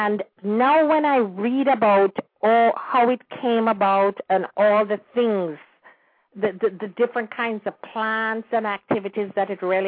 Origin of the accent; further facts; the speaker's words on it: Kingston, Jamaica; also born or lived in St. Andrew; my birth certificate said that I was born in St. Andrew. And I always said I was born in Kingston.